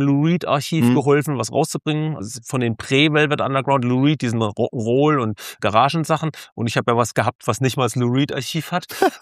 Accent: Karlsruhe, Baden-Württemberg, Germany; Aber letzte Woche als Karlsruher... War eine harte Woche in Karlsruhe.

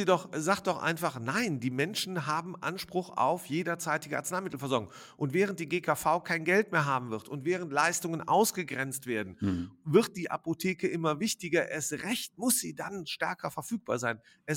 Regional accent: North Rhine-Westphalia, Germany; born there; ich komme aus der Nähe von Jülich gebürtig. Ja, da brauchst du eine Stunde nach Düsseldorf, eine Stunde nach Köln und eine halbe Stunde nach Aachen.

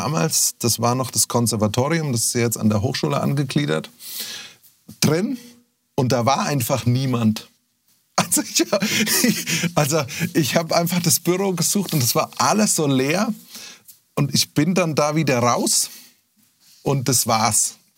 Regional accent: Lohr am Main, Bavaria, Germany; also born or lived in Würzburg; also bin gebürtig aus Lohr am Main. Das ist schon die oberste Ecke dann vor Aschaffenburg, bevor dann Hessen beginnt, Unterfranken sozusagen. Und bin dann aber... Hab lange Jahre in Würzburg gelebt

